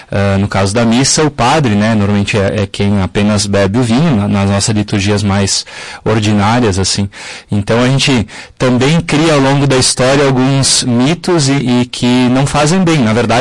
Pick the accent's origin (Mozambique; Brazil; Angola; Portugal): Brazil; São Marcos; Eu sou de São Marcos, né? A minha família lá também tem os tapetes